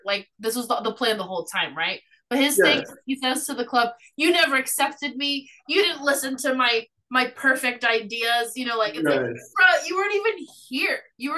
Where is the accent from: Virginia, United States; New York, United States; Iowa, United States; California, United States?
California, United States; But like, I grew up in California, where I'm surrounded by, like, tons and tons and tons and tons of resources